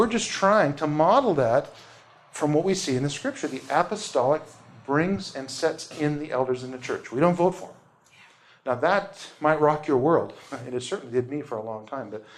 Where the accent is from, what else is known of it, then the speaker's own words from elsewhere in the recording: United States; But, I mean, I grew up in the States, so democracy, right?